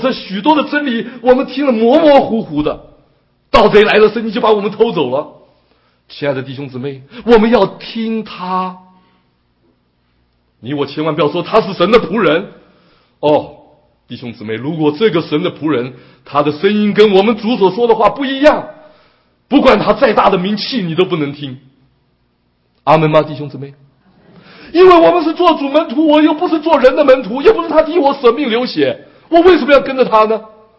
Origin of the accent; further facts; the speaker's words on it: China; now in United States; 我们从中国来到美国，我们生命要不要变？